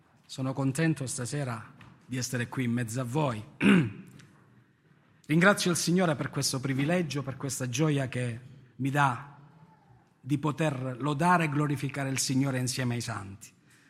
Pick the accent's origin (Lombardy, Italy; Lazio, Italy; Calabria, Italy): Calabria, Italy; Africo; now in Brancaleone, Italy; vengo da Africo, vivo a Brancaleone e faccio il pastore a Siderno e a Bovalino